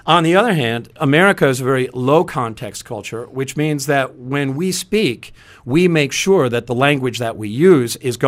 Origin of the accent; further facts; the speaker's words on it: United States; you being Malaysian, me being American, we're having intercultural communication.